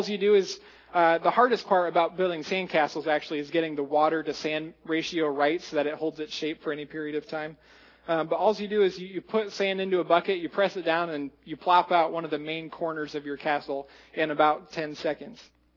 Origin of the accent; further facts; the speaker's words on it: Iowa, United States; I'm from Iowa